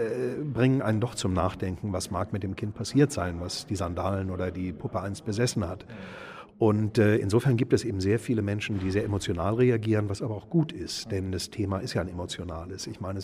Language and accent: German; Lower Saxony, Germany; ich bin im Wendland aufgewachsen und insofern seit Anfang der 80er Jahre im Atomwiderstand drin.